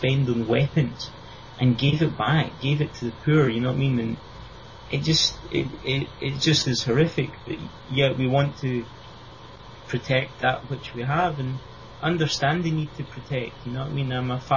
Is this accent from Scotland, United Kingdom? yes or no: yes; Scotland, United Kingdom; with me being Scottish, I look back at some of the history